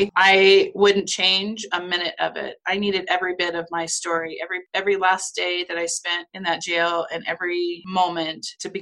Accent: California, United States; We grew up in California and our summer vacations were in Las Vegas at the Circus Circus.

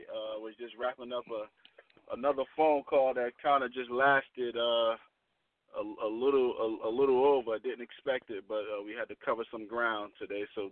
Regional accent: New Jersey, United States; born and raised in the Greek city of North New Jersey

